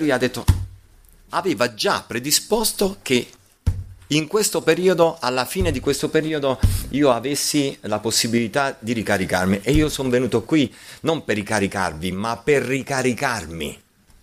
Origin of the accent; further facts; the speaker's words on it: Naples, Campania, Italy; Io sono della parte intermedia perché sono nordisti, ci sono i siciliani, io sono napoletano, sono una parte un po' più al centro